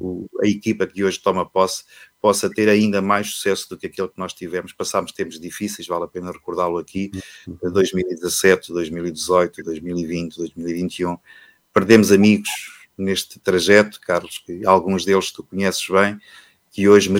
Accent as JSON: {"language": "Portuguese", "town": "Montemor-Velho", "region": "Centro", "country": "Portugal", "tie": "born or raised there", "said": "começam amanhã as festas concelhias de Montemor-Velho, que é a minha terra natal"}